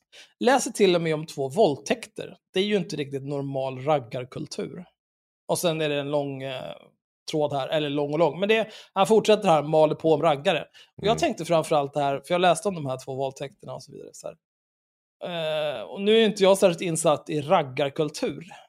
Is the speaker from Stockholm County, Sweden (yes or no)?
yes; Stockholm, Stockholm County, Sweden; jag är född och uppvuxen i Stockholm